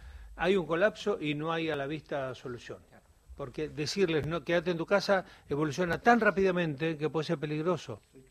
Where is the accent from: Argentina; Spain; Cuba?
Argentina; Santa Cruz; Yo soy santacruceño, pero del norte.